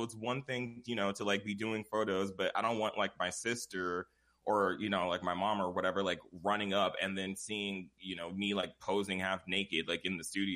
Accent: Pacoima, California, United States; growing up in Pacoima, it's very small, you know, and it's not a lot of people here.

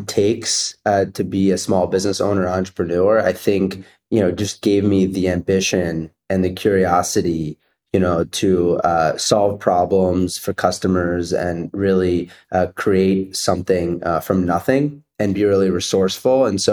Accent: Cherry Hill, New Jersey, United States; So I grew up in South Jersey, in Cherry Hill, New Jersey, and my parents are both immigrants from Israel

